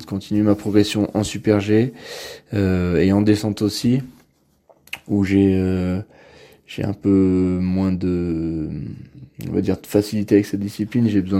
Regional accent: Provence-Alpes-Côte d'Azur, France; Oui, c'est sûr, on est deux des Hautes-Alpes dans le groupe vitesse.

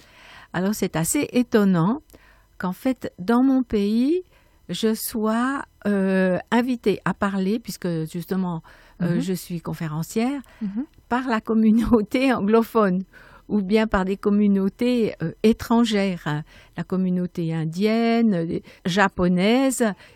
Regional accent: Porrentruy, Jura, Switzerland; moved away as an adult; now in Biel, Switzerland; parce que je suis jurassienne, hein, donc j'ai grandi à Porrentruy. Et je suis venue à Bienne, mais bon, bah maintenant, il y a déjà plus de 40 ans.

